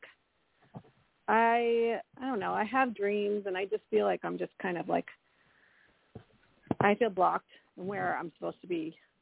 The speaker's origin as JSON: {"language": "English", "region": "Colorado", "country": "United States", "said": "from Colorado."}